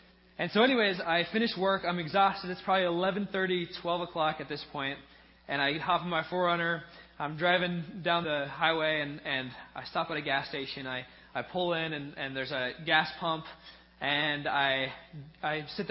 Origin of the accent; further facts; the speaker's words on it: Spokane, Washington, United States; I'm from Spokane, Washington. So this is completely new to me. I've never seen tornado warnings.